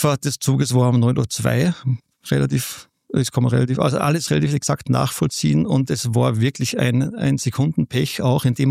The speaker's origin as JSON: {"language": "German", "town": "Piesendorf", "region": "Salzburg", "country": "Austria", "tie": "born or raised there", "moved": "as an adult", "lives_now": "Vienna, Austria", "said": "Ja, ich bin in der Gegend von Kaprun aufgewachsen, ich komme aus Piesendorf, das ist der Nachbarort von Kaprun. Bin 1992 fürs Studium nach Wien gegangen und lebe seither in Wien."}